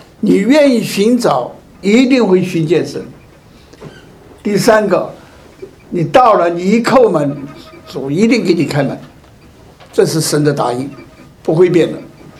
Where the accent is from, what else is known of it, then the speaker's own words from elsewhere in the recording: China; 这是我们中国人翻译的人翻译的，也没有这个心字。